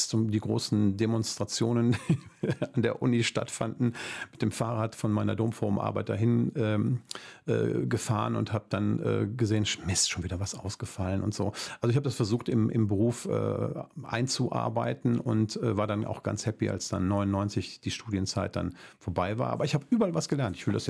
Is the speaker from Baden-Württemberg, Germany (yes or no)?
no; Goch, North Rhine-Westphalia, Germany; ich komme aus Goch, also Bistum Münster